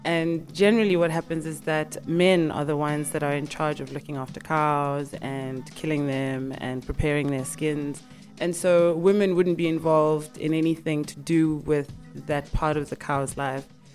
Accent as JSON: {"language": "English", "country": "Eswatini", "moved": "yes", "lives_now": "Cape Town, South Africa", "said": "I am an artist from Swaziland, but I live in Cape Town at the moment."}